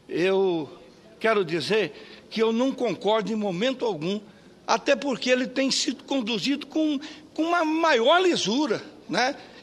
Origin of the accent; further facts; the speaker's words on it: Mato Grosso do Sul, Brazil; Eu sou do estado do Mato Grosso do Sul, onde nós temos uma riqueza que é um patrimônio não só nacional, do mundo, que é o Pantanal.